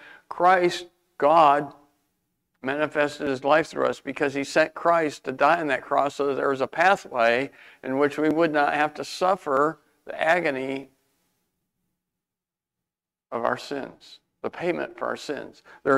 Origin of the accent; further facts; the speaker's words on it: Michigan, United States; They eventually moved to Albion, Michigan, which is not too far away from where I grew up in Michigan.